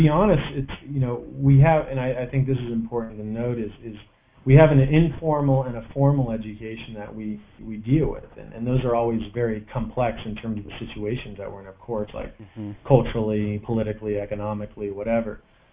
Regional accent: California, United States; Well, you know, I grew up in the Orange County and Los Angeles punk rock scene, you know

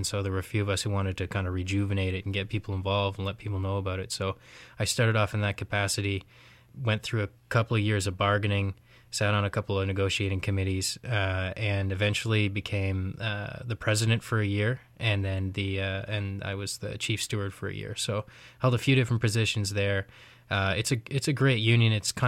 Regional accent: Ontario, Canada; Well, I grew up down near Windsor, near Chatham area. And kind of grew up in a blue-collar, working-class family.

